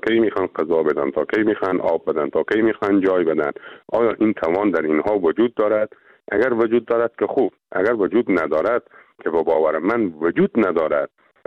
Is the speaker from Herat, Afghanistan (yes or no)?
yes; Herat, Afghanistan; به عنوان یک هراتی سپاسگزاری ویژه همه عزیزانی دارم